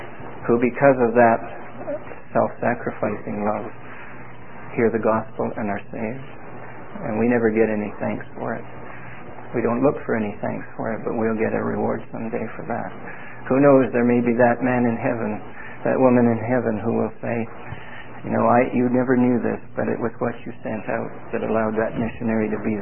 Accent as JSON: {"language": "English", "town": "Vancouver", "region": "British Columbia", "country": "Canada", "said": "I come from the Vancouver, British Columbia area, which in the lower mainland had a whole fellowship of strong assemblies at one time."}